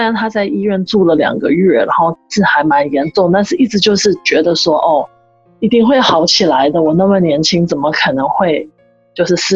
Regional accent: Canada; 我妈妈是从台湾来，我爸爸香港，然后我在这边生的，所以我就从小在加拿大长大的。

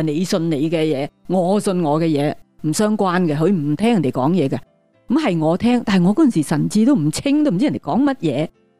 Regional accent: Cambodia; moved away as an adult; 直到离开了我们的家乡，我们都没听过耶稣。我只是知道圣诞节，我在柬埔寨唯一未战争前我所知道就是圣诞节

